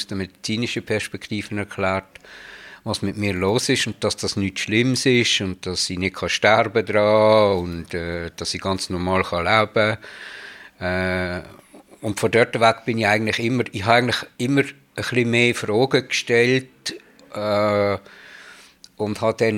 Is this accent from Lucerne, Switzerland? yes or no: no; Bern, Switzerland; Ich bin in Bern geboren und bin hier gerade vis-à-vis an der ganzen Strasse aufgewachsen.